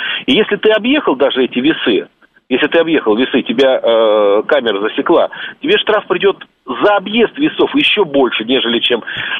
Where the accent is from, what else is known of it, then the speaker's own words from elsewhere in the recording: Moscow Oblast, Russia; В небольших городках, я из Подмосковья